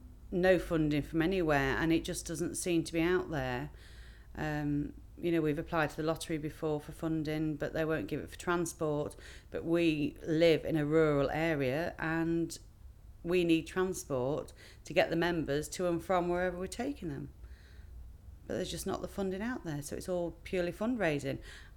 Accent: Skegness, East Midlands, United Kingdom; 43, I'm from Skegness.

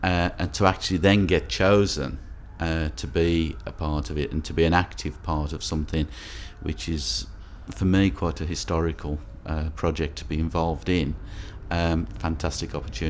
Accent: Wednesbury, West Midlands, United Kingdom; 12th of March 1961 and I come from Wensbury in the West Midlands.

